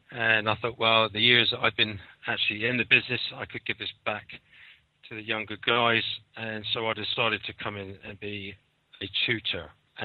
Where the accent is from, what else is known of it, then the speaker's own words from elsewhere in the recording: Southampton, South East England, United Kingdom; I am from Southampton.